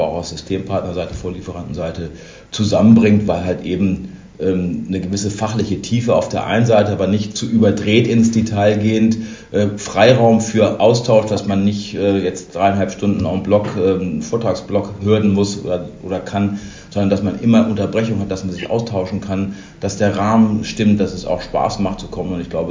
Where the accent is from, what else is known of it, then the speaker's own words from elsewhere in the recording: Göttingen, Lower Saxony, Germany; Es ist in meiner Heimatstadt, die Location kenne ich gut.